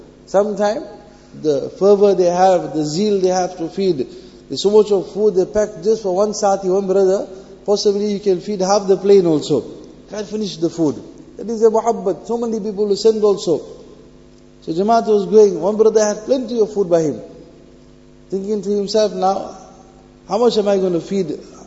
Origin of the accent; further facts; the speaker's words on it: South Africa; Me back home in South Africa, in my hometown, going from supermarket to supermarket, buying the ingredients, my wife preparing the food in my kitchen back home